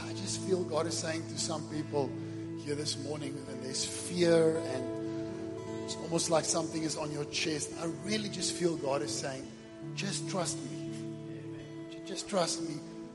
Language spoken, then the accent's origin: English; Western Cape, South Africa; now in Secunda, South Africa; so we come from Secunda. We've been there 8 years, but we are originally from the Western Cape.